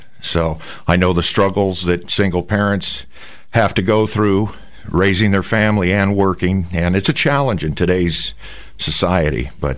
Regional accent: Council Bluffs, Iowa, United States; Yes, I'm currently 47 years old. I grew up in the Council Bluffs area, been a lifelong resident of Pottawatomie County, graduated from St. Albert High School

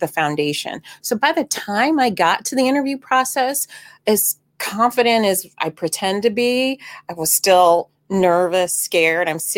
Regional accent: Cleveland, Ohio, United States; And I get it. I grew up in Cleveland. I feel like it's an extension. Youngstown is an extension of the good work

